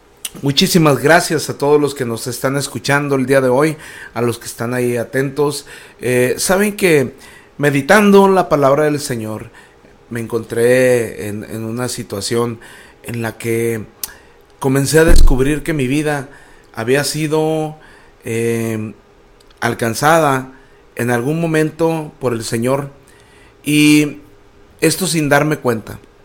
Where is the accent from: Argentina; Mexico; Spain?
Mexico; Torreón, Coahuila; allí en la calle donde yo vivía en la colonia Calera Solares, en Torreón, Coahuila, en la calle, en la avenida Zacatecas, en el número 630, yo ahí vivía.